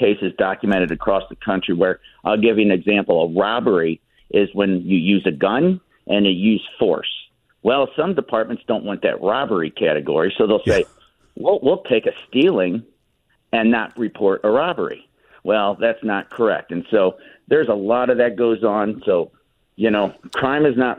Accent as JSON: {"language": "English", "region": "Missouri", "country": "United States", "said": "But, you know, I come from North St. Louis County, and, you know, I'm a cancer survivor from Coldwater Creek stuff."}